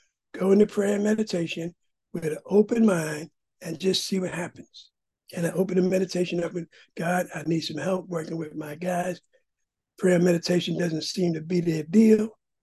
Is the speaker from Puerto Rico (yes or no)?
yes; Puerto Rico; I was raised in Catholicism. Most Puerto Rican families are. We're very poor.